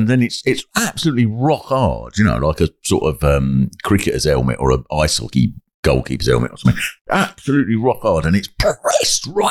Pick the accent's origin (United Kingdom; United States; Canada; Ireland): United Kingdom; England; Well, I keep getting asked that, as people do, because we're English and polite